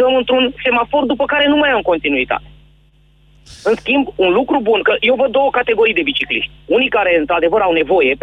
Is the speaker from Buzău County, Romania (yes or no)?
yes; Buzău, Buzău County, Romania; Nu sunt din București, sunt din Buzău.